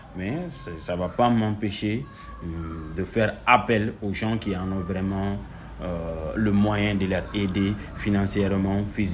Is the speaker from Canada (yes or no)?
no; Mali